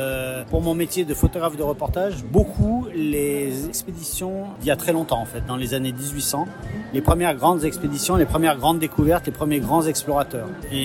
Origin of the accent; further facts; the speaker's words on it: Chamonix, Auvergne-Rhône-Alpes, France; Moi je suis de Chamonix par exemple